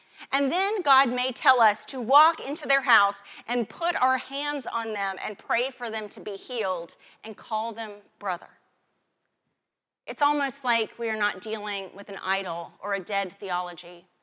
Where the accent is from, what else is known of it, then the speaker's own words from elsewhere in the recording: West Virginia, United States; Where I was raised in West Virginia, in the belt buckle of the Bible Belt, people talked about their Damascus Road experiences.